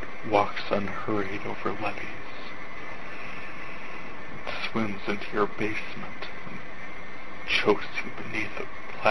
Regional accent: North Dakota, United States; I am from North Dakota, where you know it's pretty significant when you've been mentioned on CNN

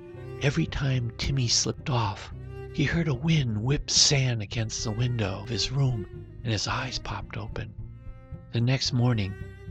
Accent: Midwest, United States; One of my favorite memories of growing up in the Midwest was ditching school and going to the dunes.

